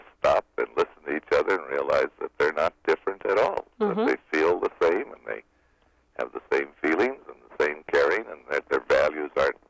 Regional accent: Wisconsin, United States; I grew up in Wisconsin, and I was a typical street kid

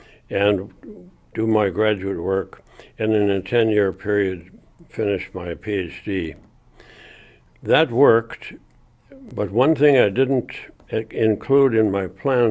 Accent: Minnesota, United States; Well, I was born in Minnesota in June 1923. And my grandparents all came from Sweden, so my parents both spoke Swedish as a first language, and I was raised in a pretty much Swedish community.

